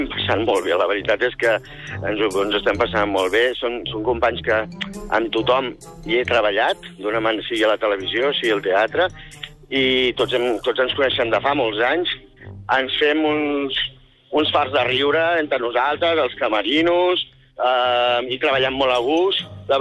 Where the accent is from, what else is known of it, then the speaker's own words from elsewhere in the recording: Reus, Catalonia, Spain; De fet, vinc de Reus, que és una plaça castellera, i a més és la zona tradicional, diríem, forma part de la zona tradicional on es fan castells